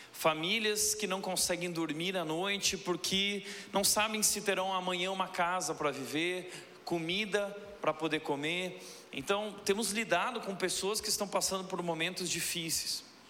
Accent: Rio Grande do Sul, Brazil; eu sou gaúcho, nossa família é do Rio Grande do Sul, muitos dos nossos parentes estão lá

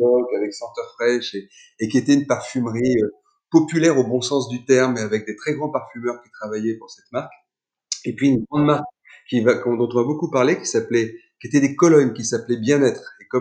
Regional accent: Nantes, Pays de la Loire, France; also born or lived in Roubaix; moi je suis né dans le Nord, à Roubaix. Très vite, j'ai été élevé, on va faire ça synthétique, j'ai été élevé à Nantes, dans la banlieue nantaise. Et ensuite, j'ai fait mes études supérieures à Paris.

